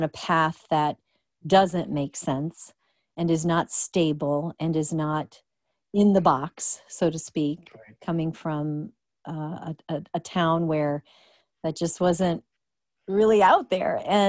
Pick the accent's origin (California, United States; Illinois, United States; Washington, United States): Illinois, United States; Rockford; Well, I guess growing up in Rockford, Illinois, without having seen a Broadway show